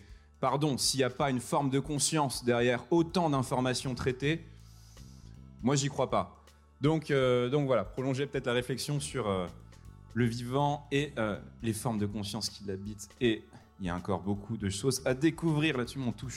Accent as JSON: {"language": "French", "region": "Normandy", "country": "France", "tie": "born or raised there", "said": "moi, je suis un petit Normand. J'ai grandi sur les côtes du Bessin, dans le Calvados."}